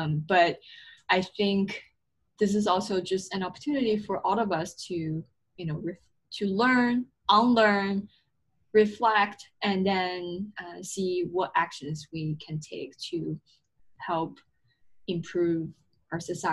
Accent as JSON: {"language": "English", "country": "China", "said": "I came from China, so it's a country where race is not really a topic that people talk about very often"}